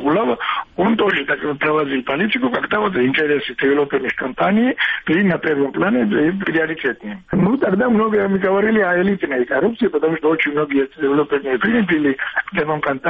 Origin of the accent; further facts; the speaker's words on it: Georgia; Russian is a second language; поскольку я и Грузин